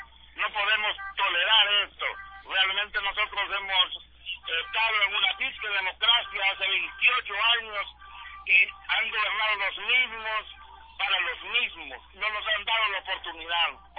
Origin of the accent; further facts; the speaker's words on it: Honduras; Y nosotros, como pueblo hondureño, decidimos como mayoría cuál es el futuro de nuestro país y de nuestros hijos